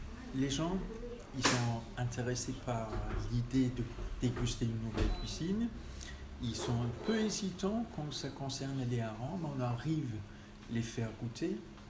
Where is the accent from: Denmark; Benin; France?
Denmark; moi, avec oui, mon enfance, ma jeunesse au Danemark, et sinon avec la culture de là-bas